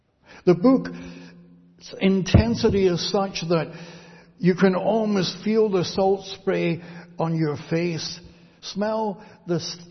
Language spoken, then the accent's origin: English; Girvan, Scotland, United Kingdom; where I spent some years growing up in Girvan and watching the herring drifters sail out of the harbour